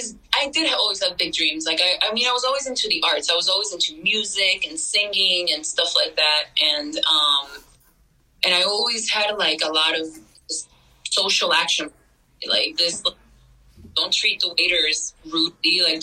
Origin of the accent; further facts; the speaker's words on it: New York, United States; also born or lived in Connecticut / Venezuela; I grew up in New York. I grew up in the tri-state area between New York and Connecticut and Venezuela as a child, to be honest.